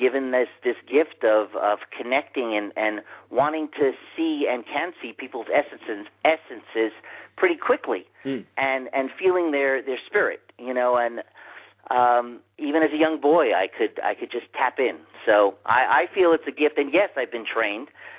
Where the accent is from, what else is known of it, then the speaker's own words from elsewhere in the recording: Manhattan, New York, United States; growing up in Manhattan and being a Yankee fan and a Jets fan and a Knicks fan and a Ranger fan.